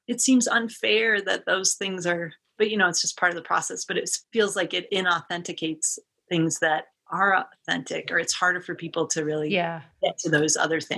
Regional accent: Montana, United States; also born or lived in Minnesota; Like I also have those Midwestern roots coming from Minnesota originally, but growing up in Montana

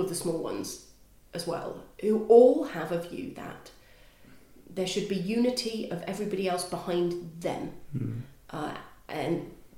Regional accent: Wales, United Kingdom; where I'm from in Wales, it's slightly more different.

